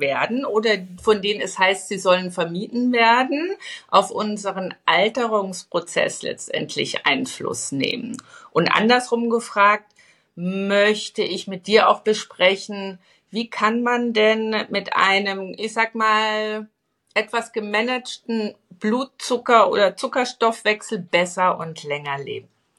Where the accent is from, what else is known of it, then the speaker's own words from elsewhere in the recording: Bavaria, Germany; Ich bin Bayerin